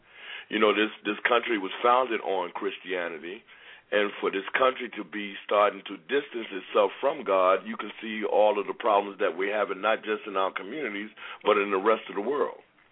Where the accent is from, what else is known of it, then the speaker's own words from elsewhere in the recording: Toledo, Ohio, United States; I'm from Toledo, Ohio. … I represent Family Baptist Church